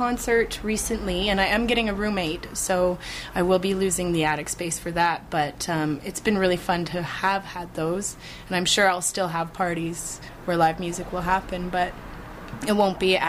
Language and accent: English; New Hamburg, Ontario, Canada; I'm from New Hamburg.